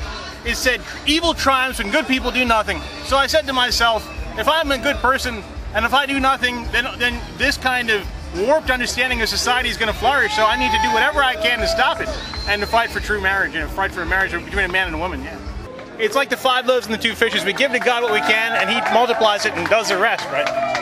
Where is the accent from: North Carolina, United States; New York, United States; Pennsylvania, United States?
Pennsylvania, United States; Philadelphia; I'm from Philadelphia, Pennsylvania.